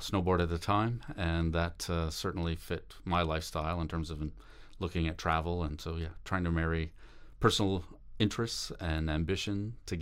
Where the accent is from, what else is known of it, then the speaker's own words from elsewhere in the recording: Calgary, Alberta, Canada; also born or lived in Victoria / Montreal; Grew up in Calgary and went to University of Victoria, as we just mentioned, then did my bachelor's degree at Concordia University in journalism in Montreal.